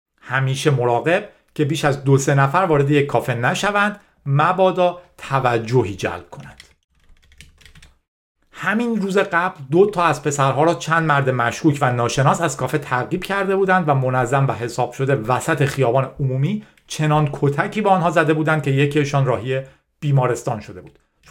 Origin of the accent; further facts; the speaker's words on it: Iran; moved away; از ایران اومدم بیرون و در نهایت فعلا ایدم اینه که به ایران نمیتونم برگردم.